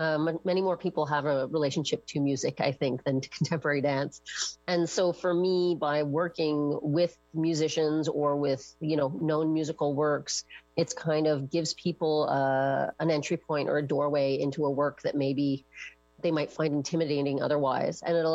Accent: Kingston, Ontario, Canada; now in Montreal, Canada; growing up in a smaller town, I'm from Kingston, Ontario, and I also lived in even smaller villages at different points in my life.

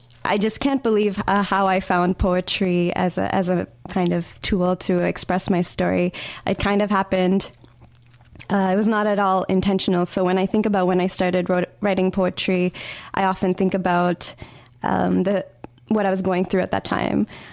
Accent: Montreal, Quebec, Canada; also born or lived in Toronto; Asian artist, poet, community worker, born and raised in Montreal, spent some time in Toronto, moved back because I love the city

